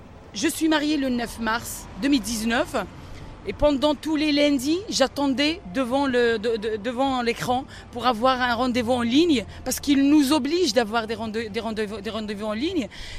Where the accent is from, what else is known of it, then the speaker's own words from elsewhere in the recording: Haguenau, Grand Est, France; je suis du côté du Bas-Rhin. Je suis de Strasbourg, et plus exactement dans la deuxième ville du Bas-Rhin, qui est Haguenau